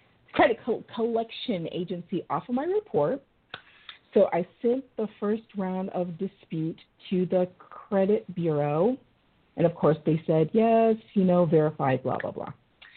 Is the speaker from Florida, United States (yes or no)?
yes; Orlando, Florida, United States; I'm from Orlando, Maitland area.